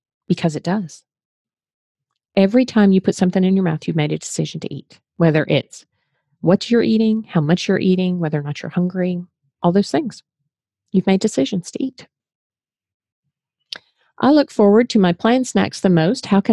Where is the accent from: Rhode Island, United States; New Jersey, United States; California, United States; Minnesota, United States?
Rhode Island, United States; I grew up in New England. I know you'd never know it from the way I talk now, but I grew up in Rhode Island.